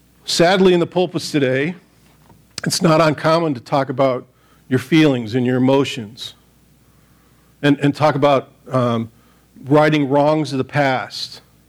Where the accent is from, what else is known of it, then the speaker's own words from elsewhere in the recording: Royal Oak, Michigan, United States; I go back to my hometown of Michigan, and the kids know we do this. I drive down Royal Oak